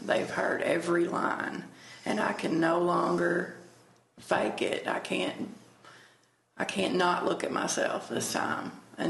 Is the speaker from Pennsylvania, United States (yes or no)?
no; Owensboro, Kentucky, United States; I'm from Owensboro, and Owensboro, Kentucky. And I knew from the very beginning when I was a child that something wasn't quite right.